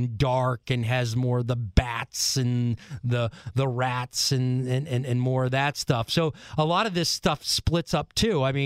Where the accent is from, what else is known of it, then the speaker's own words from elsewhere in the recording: East Coast, United States; I'm from the East Coast.